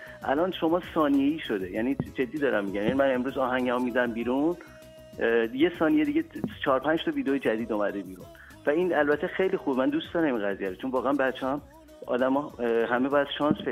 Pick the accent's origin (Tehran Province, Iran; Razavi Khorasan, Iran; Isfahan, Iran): Tehran Province, Iran; Tehran; also born or lived in Garmsar / Sari; پدرم اصالت شیرسکوییه، بعد مادرم بابالیه، بعد خودم هم توی تهران بزرگ شدم، 3 سالی هم توی گرمسار زندگی کردم. خیلی جالبه که بابل زندگی نکردم. بعد بهترین روزای زندگی هم تو ساری زندگی کردم،